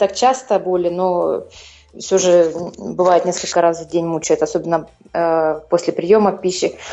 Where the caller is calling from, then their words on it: Germany; Я из Германии